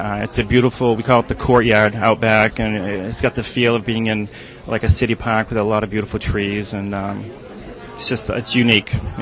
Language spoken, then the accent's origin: English; Auburn, New England, United States; I'm a native New Englander, yes. I grew up here in Auburn, as well as my wife.